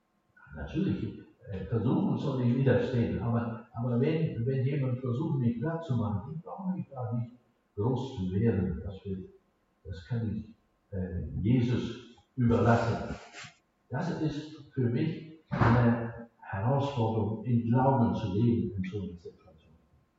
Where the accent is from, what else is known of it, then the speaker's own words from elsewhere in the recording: Scotland, United Kingdom; German is a second language; now in Germany; Und ich als Schotte, wenn ich das so lese, ist dann klar